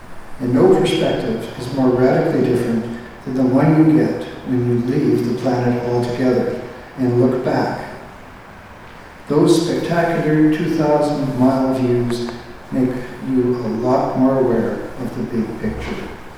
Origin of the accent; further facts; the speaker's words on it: Windsor, Ontario, Canada; a picture, and I didn't notice this until a couple of weeks ago, of my hometown of Windsor and Detroit on the other side, and the Detroit River separating the two.